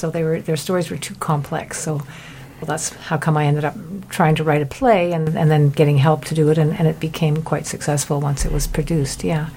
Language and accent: English; Montreal, Quebec, Canada; born there; I was born in Montreal, but that's only because my father, my Anglo father, was a military pilot and they were posted to Montreal. But there was a lot of back and forth.